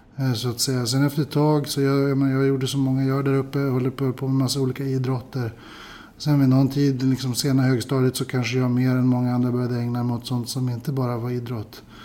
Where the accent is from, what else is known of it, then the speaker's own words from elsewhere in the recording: Örnsköldsvik, Västernorrland County, Sweden; moved away as an adult; Jag är född för ganska exakt 40 år sedan, hösten 1972 i Örnsköldsvik. Och där växte jag upp och gick på gymnasiet. Och det var först när jag var klar med gymnasiet som jag styrde kosan söderut och började läsa juridik i Uppsala.